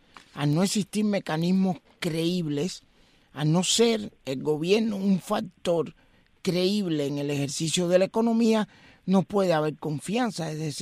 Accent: Cuba; moved away; yo salí hace 20 años de Cuba

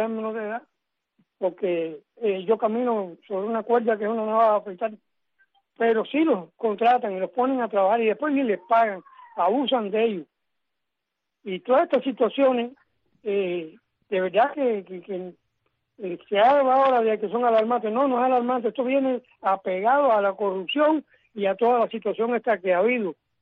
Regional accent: Cuba; Es una realidad que como cubano la sufro.

